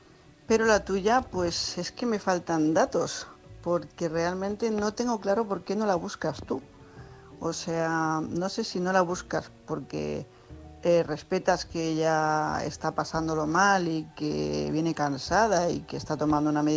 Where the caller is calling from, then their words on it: Tarragona, Catalonia, Spain; corresponsal de Tarragona